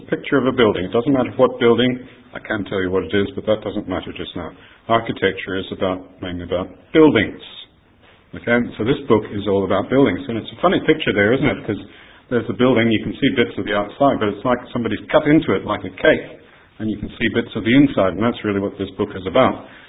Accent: Australia; I actually got this when I was growing up in Australia.

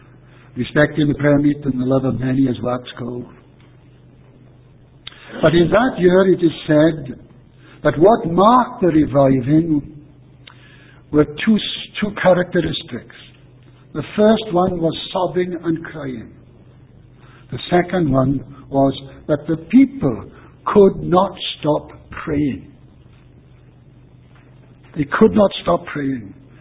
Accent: Wales, United Kingdom; not just because I'm a Welshman

